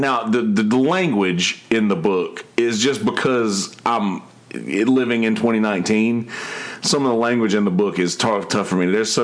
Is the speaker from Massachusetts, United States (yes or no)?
no; Bennettsville, South Carolina, United States; I drove back to my car in Bennettsville, my hometown